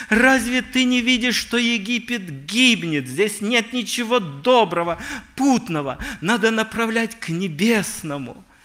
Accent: Omsk Oblast, Russia; я вырос в Сибири, в Омской области

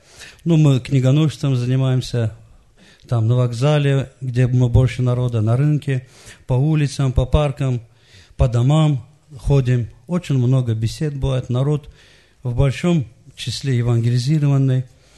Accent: Qusar, Qusar District, Azerbaijan; я тоже из Азербайджана, из города Кусаров.

